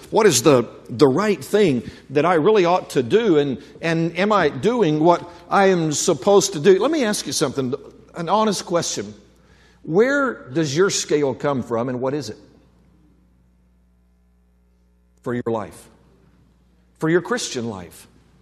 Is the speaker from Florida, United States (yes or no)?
no; Oklahoma, United States; I'm from Oklahoma. I didn't know if it was the same here.